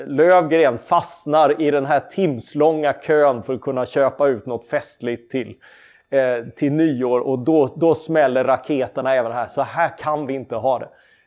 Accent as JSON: {"language": "Swedish", "town": "Karlskrona", "region": "Blekinge", "country": "Sweden", "tie": "born or raised there", "said": "I min hemstad Karlskrona"}